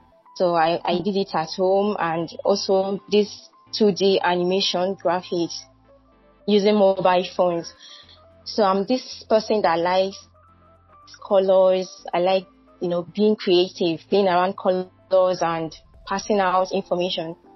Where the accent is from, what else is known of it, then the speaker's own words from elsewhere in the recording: Enugu, Enugu State, Nigeria; And I'm a first daughter, born into a Christian home. And I grew up in Enugu.